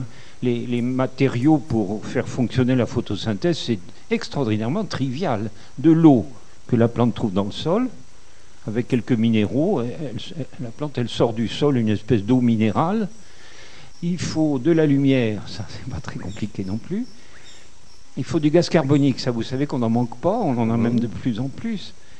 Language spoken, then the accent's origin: French; the Midi, France; Chez moi, dans le Midi, il y a une technique sur les oliviers.